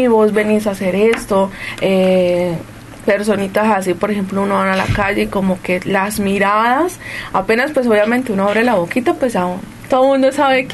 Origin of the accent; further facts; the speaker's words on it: Piedecuesta, Santander, Colombia; yo soy de Bucaramanga, pero soy piedecuestana. Eso queda como a 40 minutos.